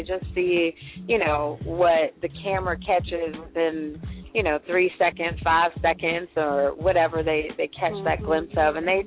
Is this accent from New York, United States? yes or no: no; Chicago, Illinois, United States; now in California, United States; So I started my career when I moved out to California from Chicago, Chi-Town.